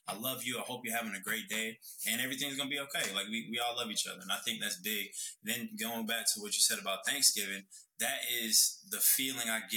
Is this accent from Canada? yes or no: no; North Carolina, United States; because I'm from North Carolina.